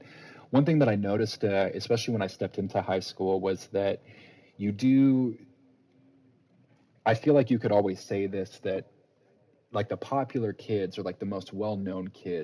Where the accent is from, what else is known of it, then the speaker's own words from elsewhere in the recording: Sacramento, California, United States; also born or lived in North Carolina / Canada / Texas; I grew up in Sacramento, Southern California, and like I said, you know, North Carolina and Canada.